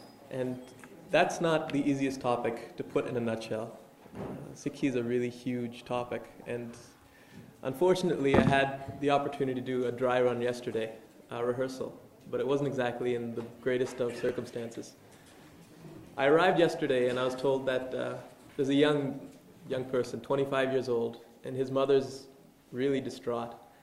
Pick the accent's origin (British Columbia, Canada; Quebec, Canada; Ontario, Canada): Ontario, Canada; Toronto; I'm from Toronto. I'm still a student